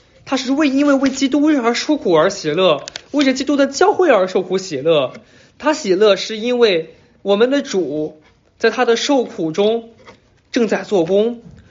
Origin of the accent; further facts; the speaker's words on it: Canada; moved away as an adult; now in United States; 我在2000年从加拿大搬到了美国，可能让很多人不是特别感舒服的事是，我还是很骄傲，我是个加拿大人，我当时的忠诚还是在加拿大里